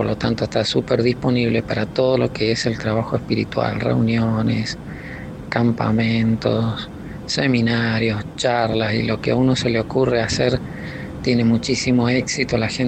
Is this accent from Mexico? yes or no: no; San Luis, Argentina; now in Tanzania; Yo soy oriundo de San Luis, de la ciudad de San Luis.